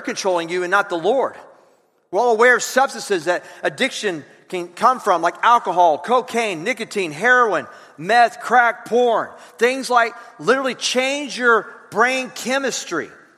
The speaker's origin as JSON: {"language": "English", "region": "the South", "country": "United States", "said": "I chose 120 because we're from the South and we eat healthy, don't we? We're healthy. We're not like those Yankees up north, man."}